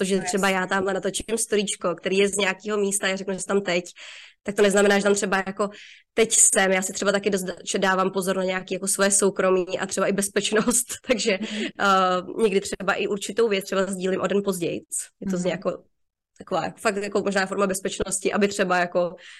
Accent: Liberec, Liberec Region, Czechia; Z Liberce.

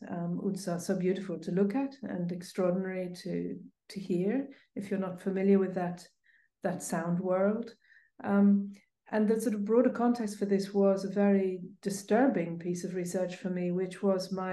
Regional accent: London, United Kingdom; also born or lived in Hungary; I grew up in London, and I was trained as a classical pianist, and I also played saxophone.

